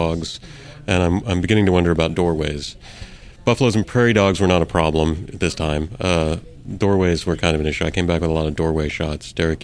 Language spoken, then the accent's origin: English; Oklahoma, United States; I grew up in Oklahoma, and there's a lot of buffalo and a lot of prairie dogs